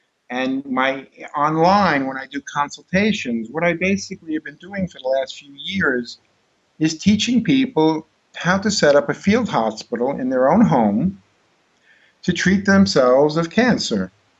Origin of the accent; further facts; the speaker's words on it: New York, United States; now in Brazil; and I'm from New York, but I've been living in Brazil for 22 years.